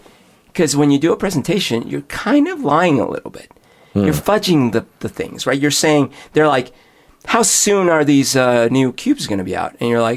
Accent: Bogotá, Bogotá Capital District, Colombia; When I was growing up in Bogota

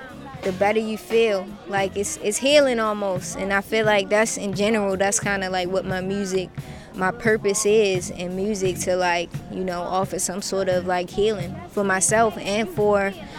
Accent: Baltimore, Maryland, United States; I'm from West Baltimore, a lot of my music is rooted in West Baltimore.

